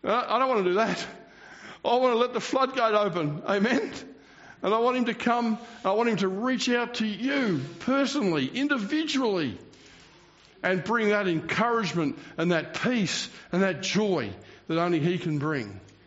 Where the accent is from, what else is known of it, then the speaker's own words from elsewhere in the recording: Cranbourne, Victoria, Australia; I came from Cranbourne, which is right next to Devon Meadows.